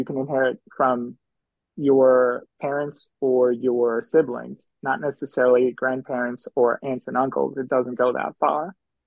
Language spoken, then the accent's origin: English; Wisconsin, United States; I remember growing up and having it, and then coming back was just overpowering when I came back from Arizona back to Wisconsin.